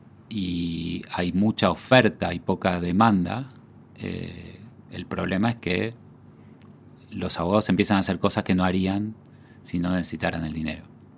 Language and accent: Spanish; Argentina; Nosotros somos, digamos, ser argentino es, yo a veces lo digo así, ser argentino es creer en el Nunca Más.